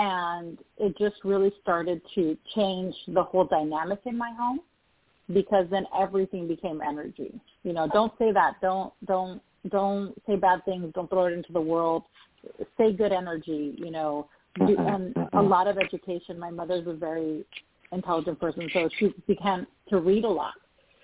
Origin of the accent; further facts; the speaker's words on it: California, United States; A little background about myself. I'm from Southern California.